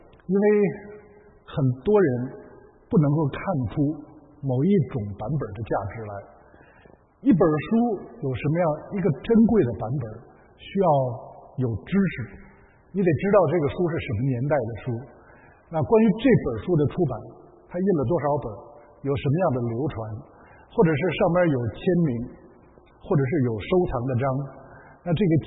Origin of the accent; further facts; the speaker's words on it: Tianjin, China; 那我是从天津来的